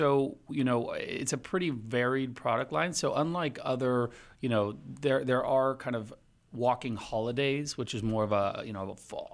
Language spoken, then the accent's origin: English; San Diego, California, United States; That's right, and I'm from San Diego, so this is not exactly the weather I grew up with.